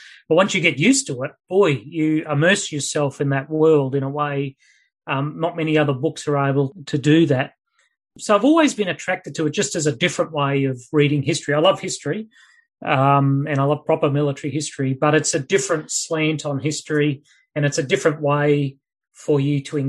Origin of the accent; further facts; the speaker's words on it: Australia; And obviously, as an Australian, you know, back to Gallipoli, that's at one end of the Mediterranean.